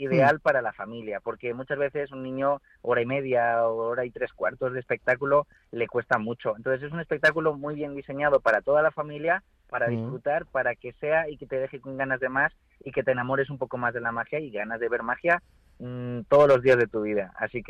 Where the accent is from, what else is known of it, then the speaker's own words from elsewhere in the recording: León, Castile and León, Spain; now in Madrid, Spain; Yo soy de León, yo nací en León, sí, aunque vivo en Madrid, pero nací en León